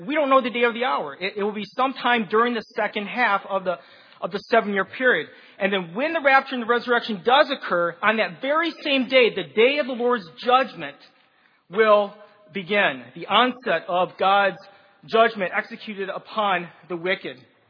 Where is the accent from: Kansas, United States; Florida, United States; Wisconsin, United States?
Wisconsin, United States; now in New Jersey, United States; I'm originally from Wisconsin. I'm exiled in New Jersey.